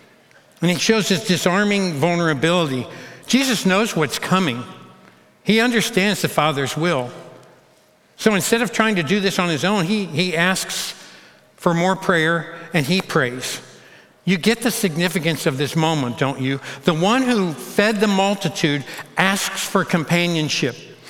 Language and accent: English; Kentucky, United States; I'm like, "Hey, we're from Kentucky, we can clap."